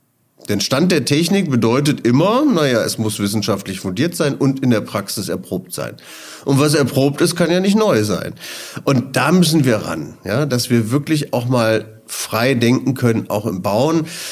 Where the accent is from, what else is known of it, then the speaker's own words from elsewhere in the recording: Leverkusen, North Rhine-Westphalia, Germany; Ich komme aus Leverkusen.